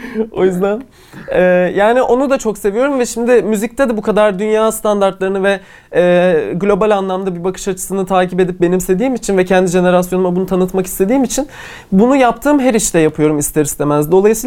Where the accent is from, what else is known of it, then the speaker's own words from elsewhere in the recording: Büyükada, Istanbul, Turkey; Büyükada, İstanbul.